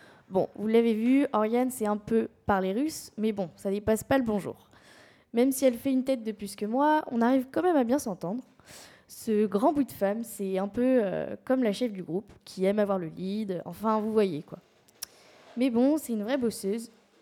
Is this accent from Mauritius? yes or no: no; Saumur, Pays de la Loire, France; et je viens de Saumur.